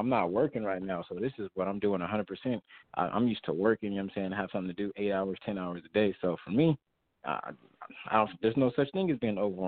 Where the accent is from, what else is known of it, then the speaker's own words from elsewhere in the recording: Sacramento, California, United States; I'm from Sacramento. I done did a little bit of everything, good and bad.